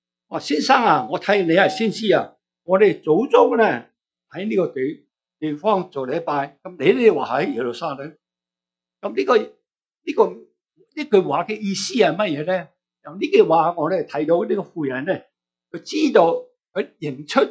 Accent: China; 我哋中国人

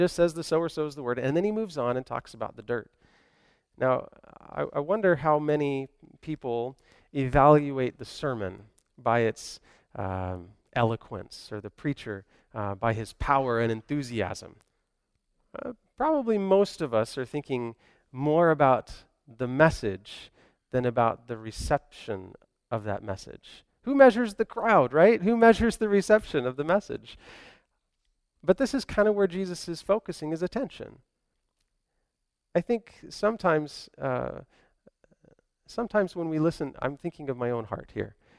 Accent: Kentucky, United States; As I said, I'm from Kentucky.

